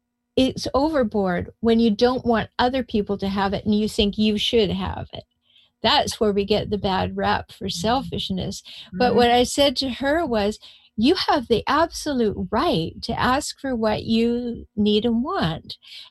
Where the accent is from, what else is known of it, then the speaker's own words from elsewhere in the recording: Canada; now in United States; I come from Canada. We do that a lot.